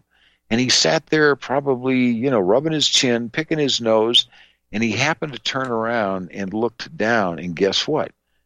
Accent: Wisconsin, United States; When we were growing up, I mean, I remember growing up in Wisconsin, which is where my grandfather and I would go to this bank.

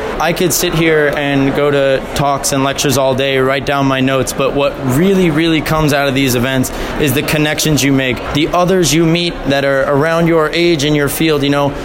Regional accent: Long Island, New York, United States; I'm from Long Island, New York. I currently attend Ithaca College, and I will be graduating this year

